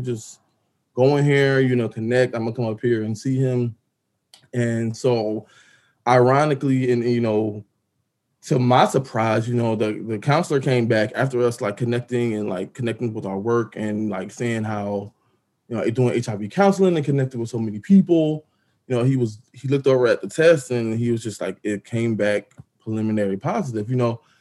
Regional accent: Trenton, New Jersey, United States; moved away as an adult; You know, I was 25. I'm from Trenton, New Jersey. And like, I was moving to Atlanta, and that was the first time I was going to be like moving away from everything that I've known for 25 years.

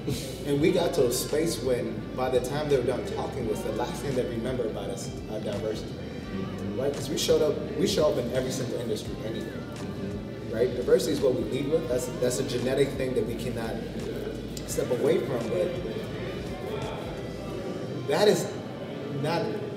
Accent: Kenya; moved away; There's me, an African immigrant, right? Born and raised in Kenya.

